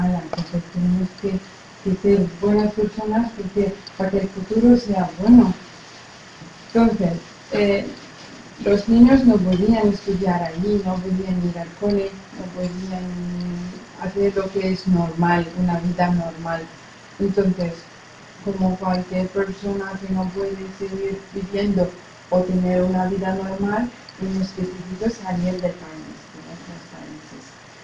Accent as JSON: {"language": "Spanish", "country": "Iraq", "second_language": "Spanish", "said": "Somos de Irak. ¿Alguien sabe dónde está Irak?"}